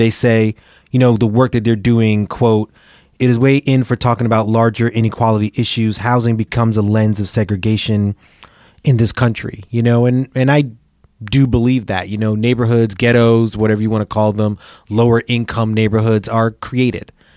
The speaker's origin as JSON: {"language": "English", "town": "New York City", "region": "New York", "country": "United States", "said": "particularly from a New York lens, since I'm in New York, I'm from New York"}